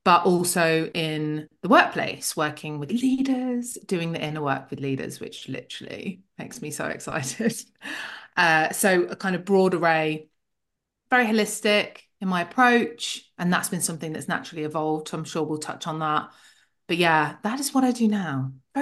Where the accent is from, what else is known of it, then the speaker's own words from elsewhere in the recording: Leicester, East Midlands, United Kingdom; So I grew up in Middle England, middle of England, in a little city called Leicester.